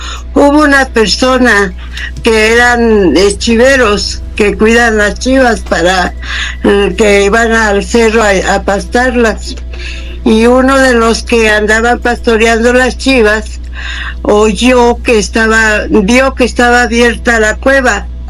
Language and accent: Spanish; Tamazula, Jalisco, Mexico; Yo soy de Tamazula, Jalisco